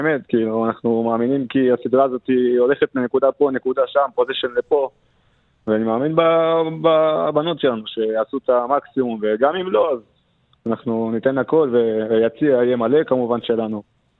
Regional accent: Malha, Jerusalem District, Israel; ומצאתי כילד, גדלתי במלחה, אז לחזור למלחה

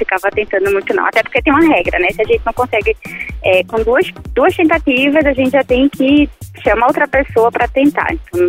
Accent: Recife, Pernambuco, Brazil; Eu sou de Recife.

